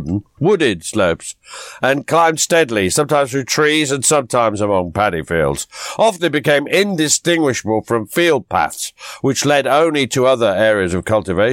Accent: East of England, United Kingdom; accent: Norfolk; No, that was my Norfolk accent.

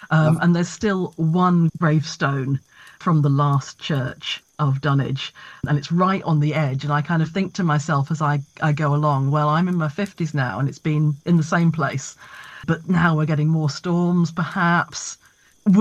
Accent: Upwell, East of England, United Kingdom; And when I was growing up in the Fens, my best friend's mum was from Wisbeach and we lived in Upwell. They were 8 miles away from each other.

